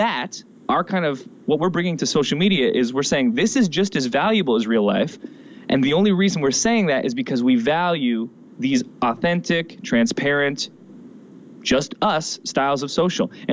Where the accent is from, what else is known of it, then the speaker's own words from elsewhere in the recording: Canada; Not saying we are discounting those things, especially as a Canadian.